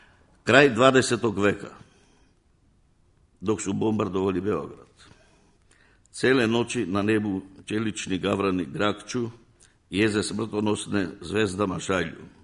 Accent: North Macedonia; Ja sam došao iz Makedonije

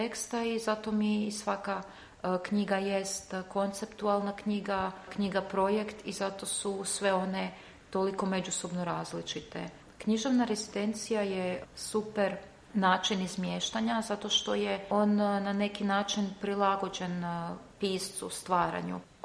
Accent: Sisak, Sisak-Moslavina County, Croatia; moved away as an adult; also born or lived in Bosnia; now in Greece; Prvo sam rođena u Bosni i onda smo odmah otišli, došli smo u Sisak i kako sam u Sisku odrasla, tako sam išla u Zagreb studirati. Nakon studija u Zagrebu sam se odselila u Grčku

